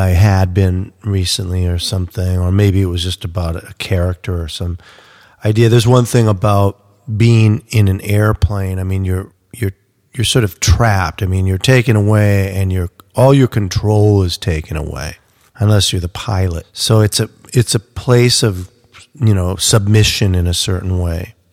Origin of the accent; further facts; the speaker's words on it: Minneapolis, Minnesota, United States; I think, you know, I grew up in Minneapolis.